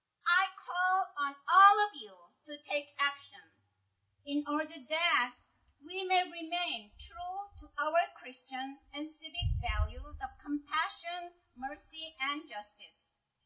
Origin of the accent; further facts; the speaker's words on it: United States; I am American. I am a Korean American.